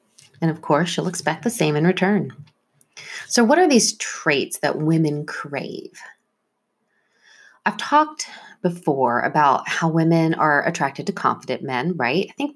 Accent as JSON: {"language": "English", "region": "Texas", "country": "United States", "said": "Not that there's anything wrong with that. I'm from Texas, y'all."}